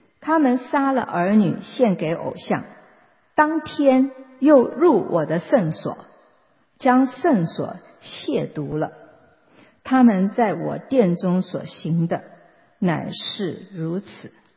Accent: China; 其实我们中国人也是有交鬼跟行邪术，我们就是叫做招魂。

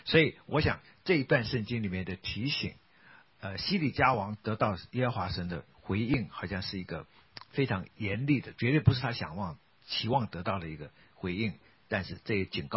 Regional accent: China; 然后第二个属灵的原则就是所谓的顺天者昌逆天者亡，我们中国人有这种观点。

